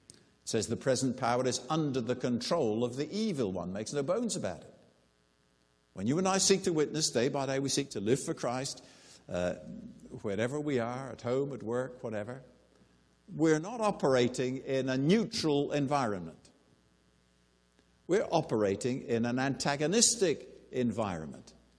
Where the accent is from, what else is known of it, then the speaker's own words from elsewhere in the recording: Guernsey; I was born and raised in the Channel Island of Guernsey